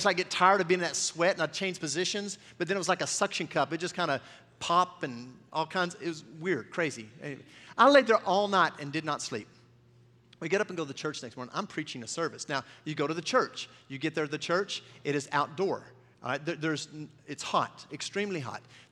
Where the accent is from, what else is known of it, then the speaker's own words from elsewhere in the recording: United States; Because I'm an American and I want to stay cool at night and be able to sleep so I can preach the next morning.